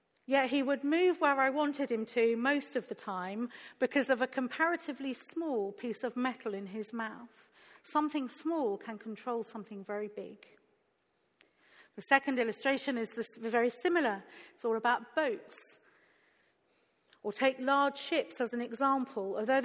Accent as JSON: {"language": "English", "region": "South East England", "country": "United Kingdom", "tie": "born or raised there", "said": "I told you earlier that I grew up in Sussex. I grew up in a village near Ashdown Forest, Winnie the Pooh country"}